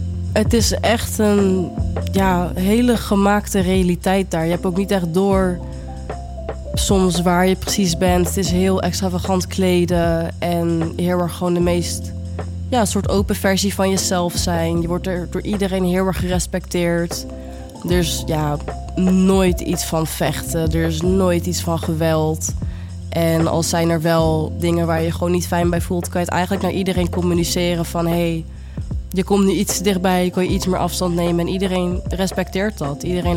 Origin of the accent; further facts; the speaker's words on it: Gouda, South Holland, Netherlands; ik ben 21 jaar, ik kom uit Gouda en dit is mijn verhaal.